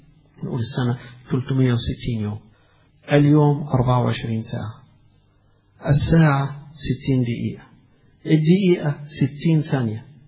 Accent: Egypt; زي ما نقول إحنا عايشين في بلدنا مصر.

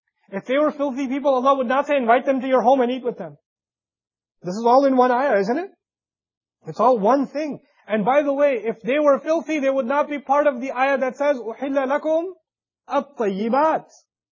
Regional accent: Pakistan; I'm Pakistani, and whether my parents are involved in that or not, I come from a certain culture.

